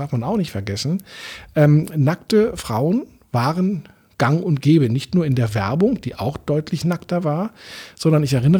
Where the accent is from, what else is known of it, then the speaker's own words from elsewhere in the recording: Berlin, Germany; ich bin in Eichkamp aufgewachsen.